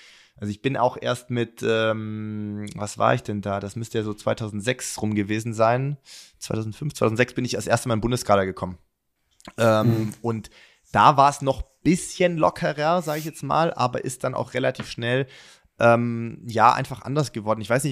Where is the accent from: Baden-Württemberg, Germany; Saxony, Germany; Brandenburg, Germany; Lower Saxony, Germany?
Baden-Württemberg, Germany; ich komme aus Baden-Württemberg ursprünglich